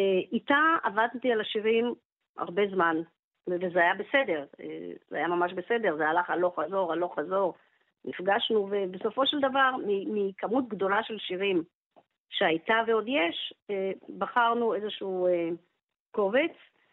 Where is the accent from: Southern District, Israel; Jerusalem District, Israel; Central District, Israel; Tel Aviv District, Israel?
Southern District, Israel; Shoval; אנחנו משפחה גדולה מאוד בשובל וזה באמת אחלה. אז אם אתה תחפור אחורה אתה תראה שבתור ילידת 60 גדלתי בלינה משותפת